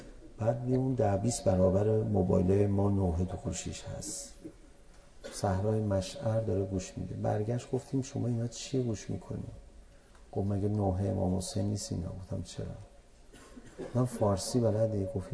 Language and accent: Persian; Iran; ما روحانی هستیم احکام پرسیدا، به قیافمون نگاه کرده بود تشخیص بود ما ایرانی هستیم